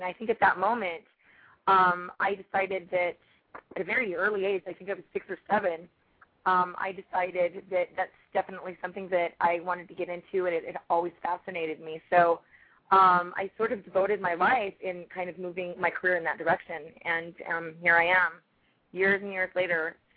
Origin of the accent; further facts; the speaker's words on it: Iran; now in United States; My whole makeup history, I guess, started when I got here to the U.S. I'm from Iran.